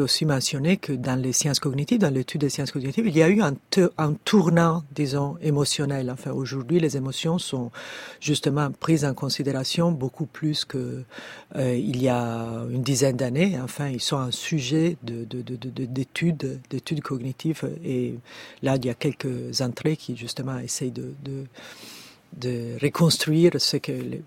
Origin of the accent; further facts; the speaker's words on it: Italy; accent: Italian; French is a second language; si quelqu'un fait une remarque sur mon accent affreux italien, je peux me sentir humilié